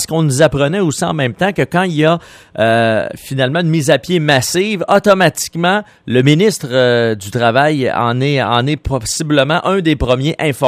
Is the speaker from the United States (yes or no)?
no; Quebec, Canada; Ben oui, ça va bien chez nous au Bas-Saint-Laurent.